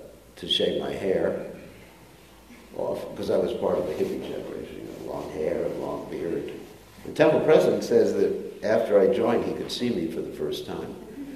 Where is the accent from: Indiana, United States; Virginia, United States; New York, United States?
New York, United States; I was brought up in this climate, too, so I was from New York. I used to ski all the time.